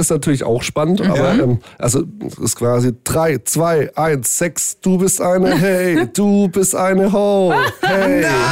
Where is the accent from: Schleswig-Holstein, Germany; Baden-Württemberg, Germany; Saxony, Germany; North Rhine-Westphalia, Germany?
Baden-Württemberg, Germany; Ditzingen; also born or lived in Stuttgart; Geboren bin ich in Stuttgart bei Cannstatt, aber wir haben schon in Ditzingen gewohnt.